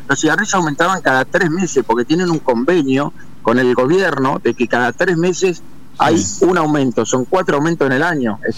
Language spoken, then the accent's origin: Spanish; Argentina; somos argentinos, bueno, y vos sabés lo que somos con la inflación.